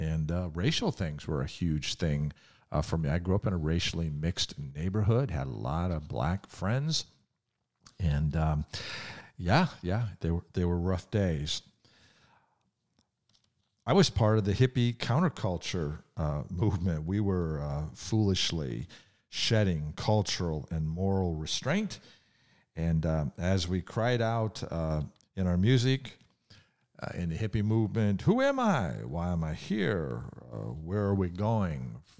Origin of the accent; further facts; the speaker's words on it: Ohio, United States; I'm remembering the tumultuous days of my youth growing up in the Vietnam era, trying to process the assassinations of JFK, Martin Luther King, Bobby Kennedy. I lived only 1 hour from Kent State.